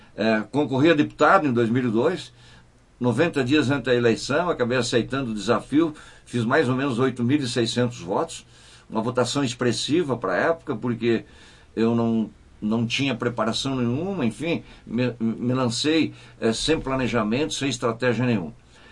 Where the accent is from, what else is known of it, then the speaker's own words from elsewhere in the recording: São João da Urtiga, Rio Grande do Sul, Brazil; also born or lived in Maximiliano de Almeida; now in Caxias do Sul, Brazil; E aí eu fixei residência em Maximiliano de Almeida, município próximo da minha cidade natal, que é São João da Urtiga, onde minha família tinha influência e grande conhecimento da região. Morei por 17 anos naquela cidade.